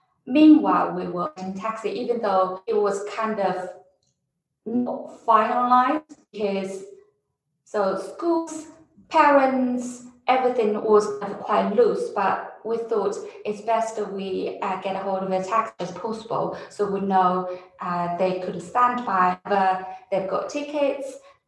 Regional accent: Wuhan, Hubei, China; But as I said, I'm from Wuhan and I heard all the news and also hold all the important information about how this disease could spread very quickly

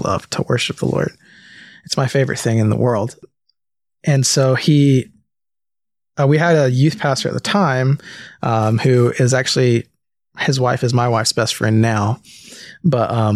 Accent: Gastonia, North Carolina, United States; born there; also born or lived in Florida; I was born in North Carolina in Gastonia, but we were living in Florida at the time.

